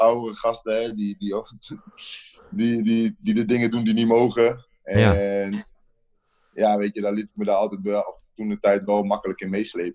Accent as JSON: {"language": "Dutch", "region": "Overijssel", "country": "Netherlands", "said": "ik kom uit de buurt van Zwolle."}